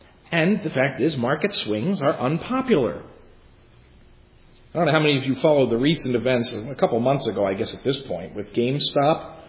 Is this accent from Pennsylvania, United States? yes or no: yes; Philadelphia, Pennsylvania, United States; I'm from Philly. In my hometown, it is union dominated.